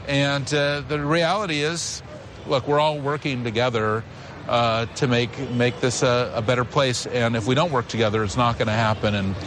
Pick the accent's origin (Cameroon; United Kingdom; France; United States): United States; I'm an American, and I want to advocate for my causes that are important to me